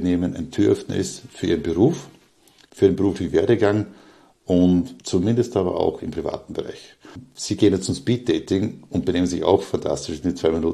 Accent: Upper Austria, Austria; planen auch von Wien, Niederösterreich wieder in meine alte Heimat Oberösterreich zu gehen

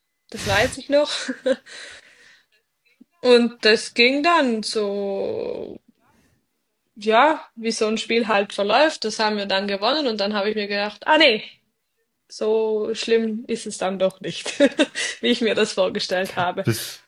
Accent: Trentino-Alto Adige, Italy; Also bei uns in Südtirol ist es ja nicht so, dass wir bei jedem Training einen Coach da haben

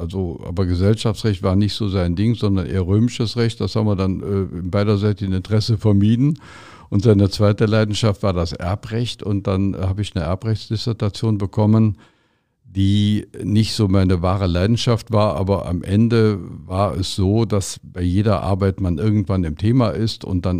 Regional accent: Rhineland, Germany

